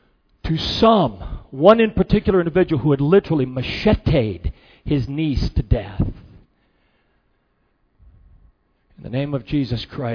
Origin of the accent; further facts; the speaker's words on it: Detroit, Michigan, United States; Look, man, I'm from Detroit. You know 8 Mile.